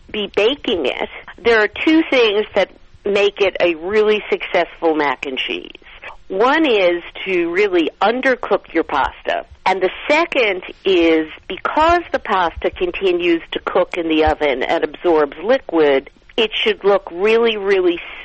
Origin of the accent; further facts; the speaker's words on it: New York, United States; And I grew up in New York where everyone used to eat this Eastern European dish called noodle kugel.